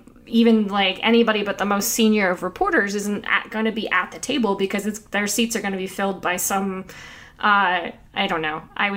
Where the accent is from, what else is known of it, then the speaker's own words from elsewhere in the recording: Scotia, New York, United States; I grew up in Scotia, so SDHS represent.